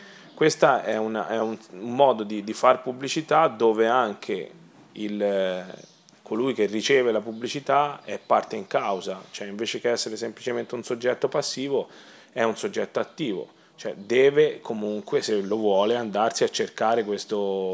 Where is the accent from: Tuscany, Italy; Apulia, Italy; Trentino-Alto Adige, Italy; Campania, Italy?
Tuscany, Italy; Barga; born there; Io sono nato a Barga, te no, ma io sì, e ci sarò stato migliaia di volte